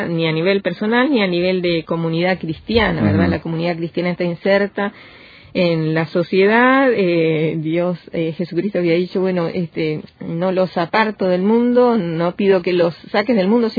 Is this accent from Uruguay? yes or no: yes; Uruguay; nos duele como cristianos, como uruguayos y en particular en lo personal como mujer